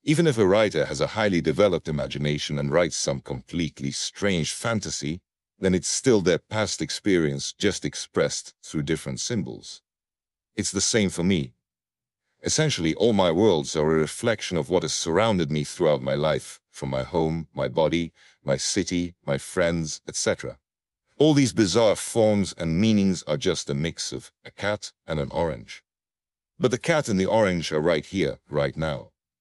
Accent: Moscow, Russia; My hometown and most beloved city of Moscow, which is where I've lived my entire life, deserves special mention.

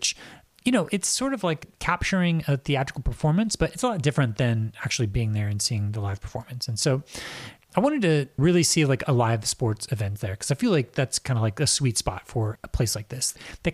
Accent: Indianapolis, Indiana, United States; and I'm from Indianapolis and I'm a huge Pacers fan

